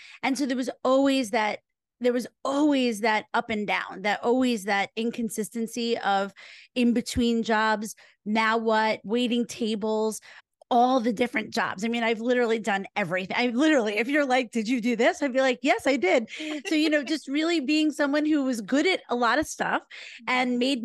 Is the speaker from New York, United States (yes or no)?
yes; New York City, New York, United States; the first real summer that like I've always wanted to have, of being a New Yorker